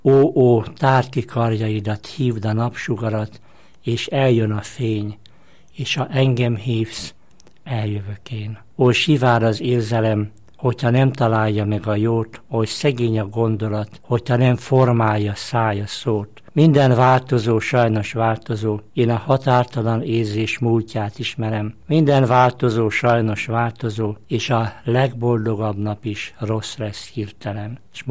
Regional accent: Zala, Hungary; Kis zalai faluból származom, ahol viszonylag kevesen éltünk együtt az emberbe, ottan a kis faluban

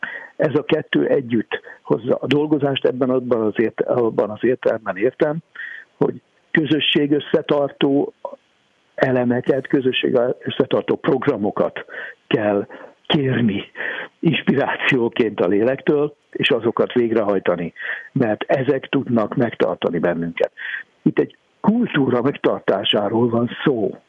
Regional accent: Hungary; És amikor megtudták, hogy magyarok vagyunk

